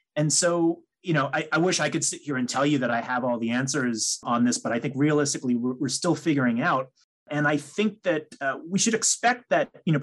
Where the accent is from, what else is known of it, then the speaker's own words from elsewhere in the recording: New York, United States; So for example, in my home state of New York